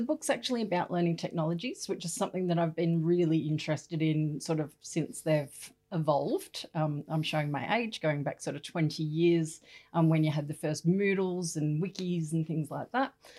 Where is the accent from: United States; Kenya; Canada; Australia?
Australia; Sydney, New South Wales; now in Newcastle, Australia; So we've been in Newcastle for about 10 years. I am from Sydney. During that time, though, we moved to Melbourne for a couple of years.